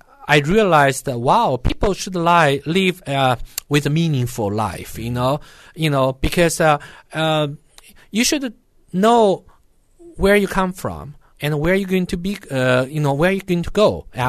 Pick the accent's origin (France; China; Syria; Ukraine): China; English is a second language; now in United States; Well, and when I was in China, I was